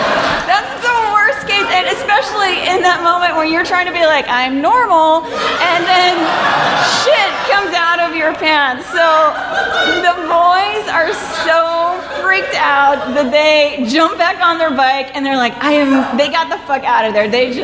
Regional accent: Houston, Texas, United States; now in Austin, United States; she hates coming to Austin, because we grew up in Houston, and most of the kids that we grew up with moved here

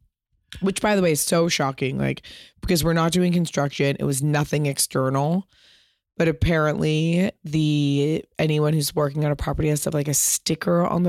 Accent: Pasadena, California, United States; I grew up in Pasadena.

